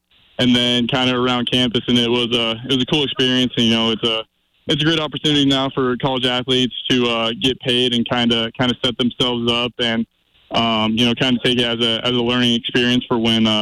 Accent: Fairfield, Texas, United States; I was kind of upset that they wanted to leave Fairfield and leave my hometown.

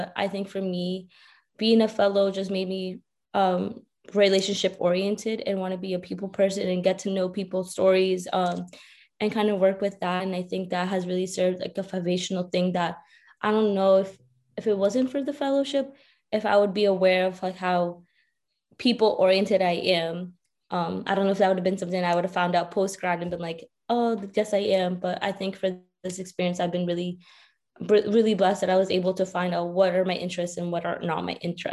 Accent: Lynn, Massachusetts, United States; there was like a chapter in my hometown of Lynn, Massachusetts.

